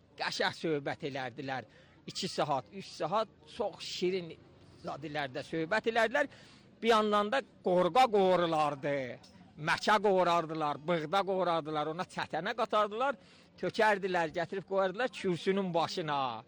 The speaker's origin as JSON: {"language": "Azerbaijani", "town": "Meshginshahr", "region": "Ardabil Province", "country": "Iran", "said": "sakini məhəllə Qərə Dərviş, Meşkin şəhər şəhərindən."}